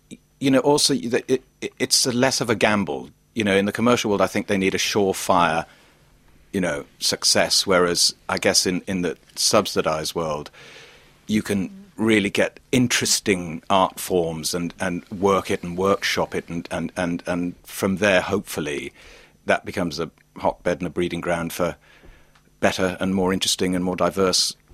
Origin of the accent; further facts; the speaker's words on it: Wales, United Kingdom; I was a young Welsh kid who went to a drama school in North London, and I could sing because I'm Welsh.